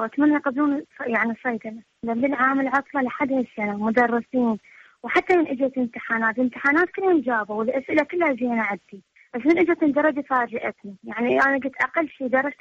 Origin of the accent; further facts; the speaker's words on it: Najaf, Najaf Governorate, Iraq; أنا من النجف